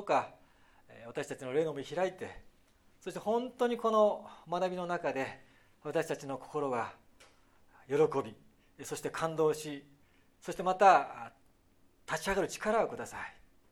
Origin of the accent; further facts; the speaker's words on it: Kobe, Hyogo, Japan; also born or lived in Osaka / Nishitokyo; now in Kagoshima, Japan; 生まれは神戸出身です。でなんで今鹿児島にいるかというと、神戸22年、大阪8年、西東京14年、そして今鹿児島で、おります。